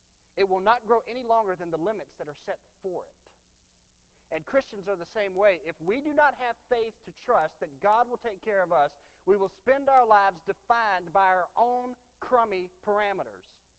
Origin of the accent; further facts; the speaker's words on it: United States; I am an American who earns a paycheck.